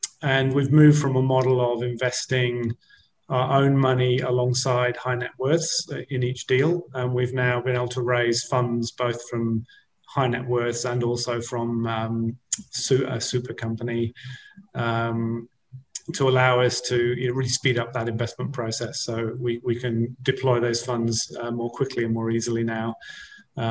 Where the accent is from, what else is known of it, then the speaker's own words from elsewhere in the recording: United Kingdom; My original background, obviously I'm British originally, was an engineer out of uni